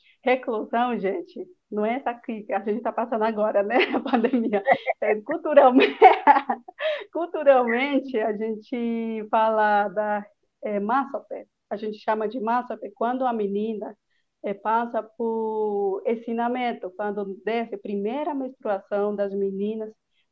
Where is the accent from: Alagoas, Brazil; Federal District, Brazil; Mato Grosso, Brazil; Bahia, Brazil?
Mato Grosso, Brazil; E eu nasci na Irra Kalapalo, uma aldeia que você conheceu